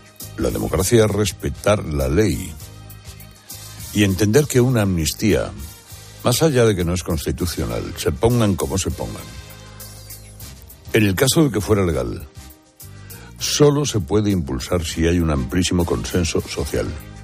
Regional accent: Spain; somos nosotros, los españoles en su conjunto

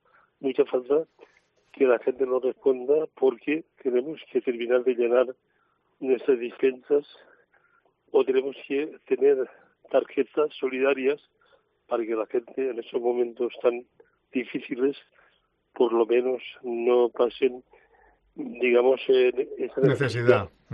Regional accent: Valencian Community, Spain; Los valencianos somos, o los españoles, somos muy solidarios.

